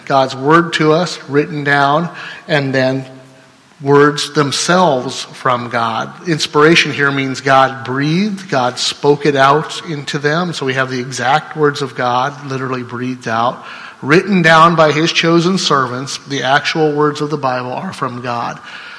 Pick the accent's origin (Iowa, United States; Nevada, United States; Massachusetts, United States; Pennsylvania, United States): Iowa, United States; I'm from Iowa, so I say plenary.